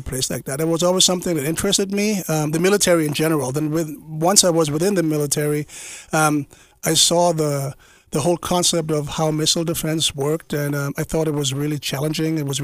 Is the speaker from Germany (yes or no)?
yes; Germany; raised in Germany with my name … That's probably hard to disguise. So my dad was German. I grew up in Germany like a regular German kid, went to school over there.